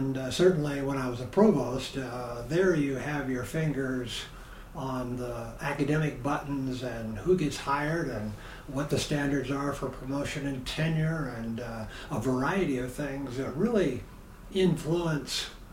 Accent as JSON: {"language": "English", "region": "Illinois", "country": "United States", "tie": "born or raised there", "said": "I'm the son of a Lutheran minister, one of four boys. I grew up in Illinois, went to Illinois State University as an undergraduate, studied economics and Spanish"}